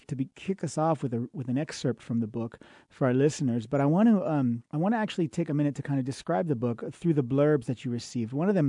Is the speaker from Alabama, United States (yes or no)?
no; California, United States; now in El Paso, United States; I'm not from here, as you know. I'm actually from California, but I've been here now for 5 years.